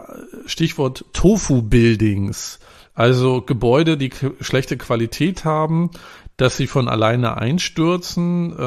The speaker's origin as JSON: {"language": "German", "region": "Northern Germany", "country": "Germany", "said": "Ich komme ja aus Norddeutschland, da labert man nicht so viel rum"}